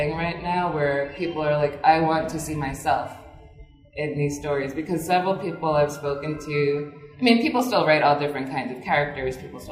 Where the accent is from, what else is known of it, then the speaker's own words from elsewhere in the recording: Nigeria; and I'm also Nigerian.